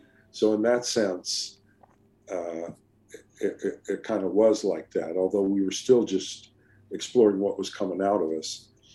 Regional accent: California, United States; Well, of course, I'm Californian.

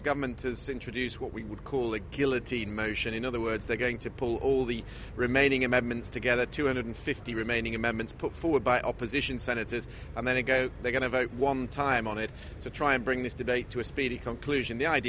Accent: United Kingdom; now in France; to me as a Brit

